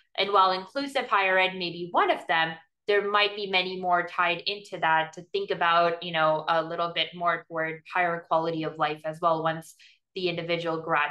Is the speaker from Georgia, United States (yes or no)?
yes; Atlanta, Georgia, United States; I graduated from Emory University in Atlanta. I'm originally from Atlanta, did my master's in London in secondary education.